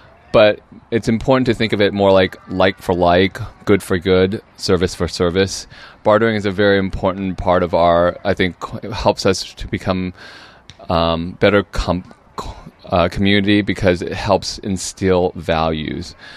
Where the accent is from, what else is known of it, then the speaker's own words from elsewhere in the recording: Ventura, California, United States; I grew up in Ventura, which is a little small beach provincial city. It's gorgeous, great little beach bedroom community.